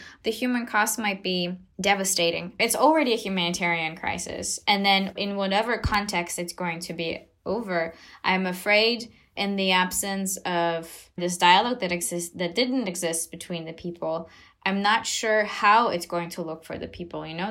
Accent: Azerbaijan; English is a second language; it's always really hard for me to talk about the historical side of Nagorno-Karabakh because I'm still from Azerbaijan.

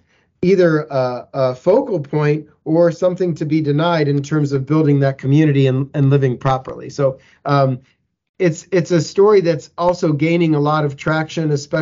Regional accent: Cleveland, Ohio, United States; I'm from Cleveland, Ohio, so I'm a northerner, and I have made trips down to the South.

